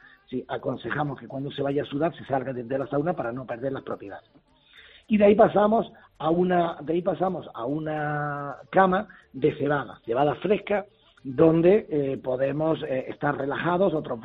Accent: Granada, Andalusia, Spain; y como buen granadino que soy, mi mujer gaditana

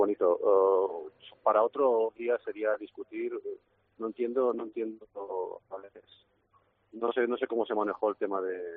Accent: Balearic Islands, Spain; yo como buen mallorquín fui con expectativas muy bajas

